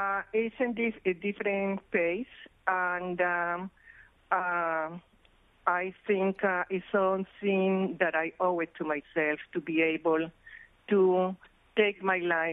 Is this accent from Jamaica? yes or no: no; Colombia; now in New York, United States; I came from Colombia 47 years ago. I came to work as a domestic.